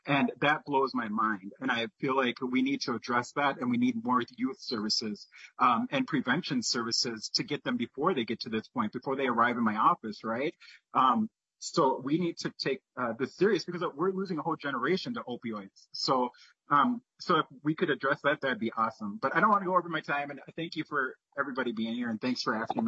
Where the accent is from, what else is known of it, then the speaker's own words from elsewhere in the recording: Minneapolis, Minnesota, United States; So, I, like I said, I'm from Minneapolis, and I'm honored to actually share a little bit of my story.